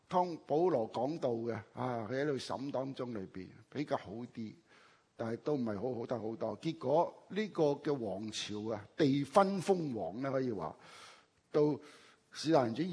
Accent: Hong Kong; 我们在香港长大，香港读书。

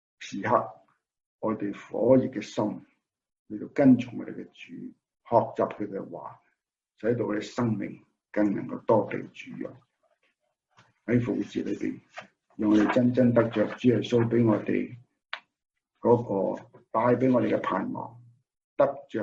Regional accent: Hong Kong; 很多时候在香港啦，香港长大

